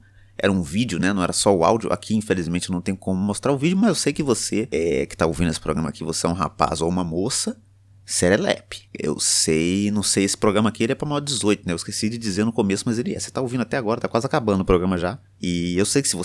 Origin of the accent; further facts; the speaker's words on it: Belo Horizonte, Minas Gerais, Brazil; born there; accent: mineiro; Porque eu nasci em Belo Horizonte, mas sou nativo, né, vivo em Sabará, que é uma cidade histórica.